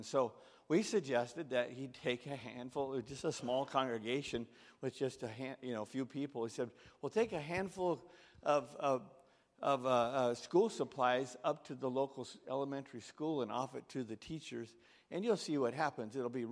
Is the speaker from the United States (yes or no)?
yes; California, United States; So, but then we came from Northern California. We came to the Midwest